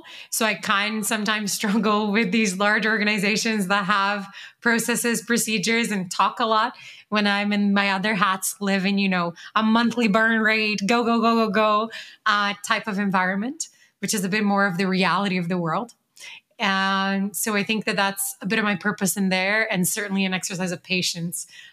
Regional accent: Brazil; English is a second language; I grew up in Brazil, dude.

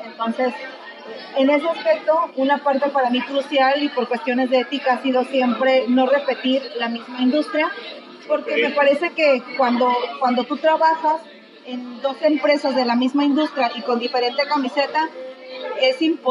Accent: Tijuana, Baja California, Mexico; also born or lived in State of Mexico; Yo nací hace algunos ayeres en el Estado de México. Muy chiquitita me vine a vivir a Tijuana, entonces 100% tijuanense

